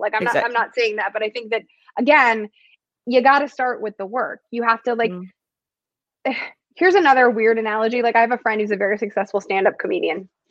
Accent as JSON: {"language": "English", "town": "Chicago", "region": "Illinois", "country": "United States", "said": "For years, I'm from Chicago, he's from Chicago, he lived in Chicago."}